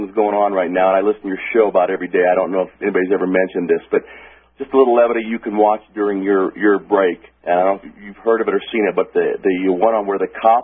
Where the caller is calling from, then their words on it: Colorado, United States; I'm just calling from Colorado